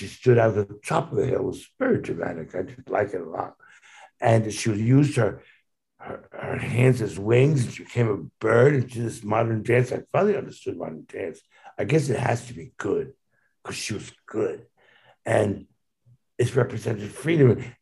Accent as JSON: {"language": "English", "region": "New York", "country": "United States", "said": "I'm from New York. I know what it is. I know what it isn't. I mean, I live there in New York."}